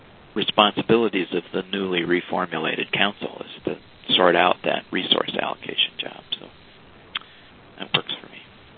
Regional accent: Ireland; Greg might not be on the call, but being Irish, I'll fill in the gaps.

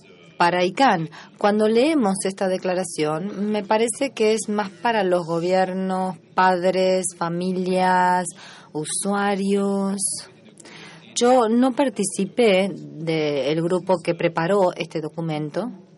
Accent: Tunisia; vengo de Túnez, del Organismo Nacional para la Seguridad en Internet

